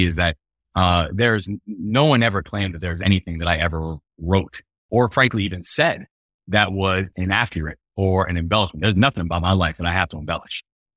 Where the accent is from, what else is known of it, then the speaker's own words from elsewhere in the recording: Baltimore, Maryland, United States; Baltimore is my hometown, I'm a very proud Baltimorean